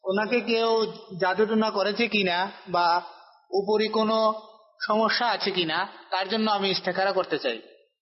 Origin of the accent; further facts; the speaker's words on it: Habiganj, Sylhet Division, Bangladesh; আমার বাড়ি সিলেট হবিগঞ্জ।